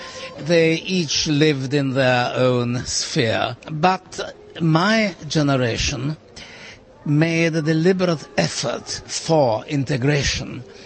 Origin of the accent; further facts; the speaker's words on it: Prague, Czechia; moved away as an adult; I was born in Prague in 1917, and I lived in Prague until the summer of 1938, when about 2 weeks before Munich, I went to England.